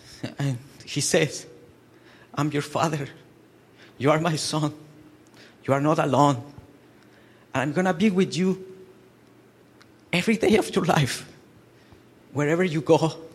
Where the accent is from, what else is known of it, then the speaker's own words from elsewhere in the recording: Guatemala; Well, I am from Guatemala, a country in Central America. I was raised and I was born in a Christian family. I am the third of six kids.